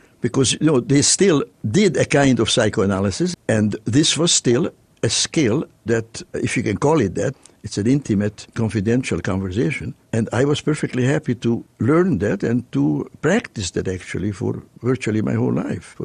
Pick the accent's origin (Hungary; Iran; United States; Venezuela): Hungary; Budapest; Now, of course, growing up in Budapest, there were mental hospitals there too.